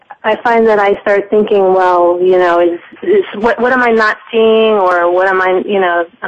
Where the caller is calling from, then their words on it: New Jersey, United States; I'm calling from New Jersey.